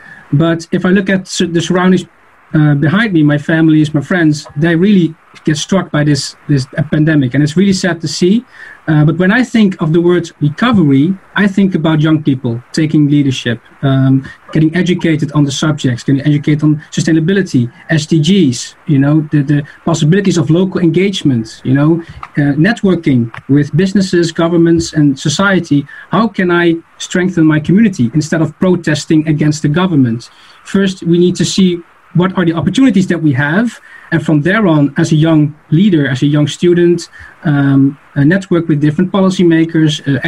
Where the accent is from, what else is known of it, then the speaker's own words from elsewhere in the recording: Netherlands; And that's what I noticed as well in my country, in the Netherlands. I'm from the Netherlands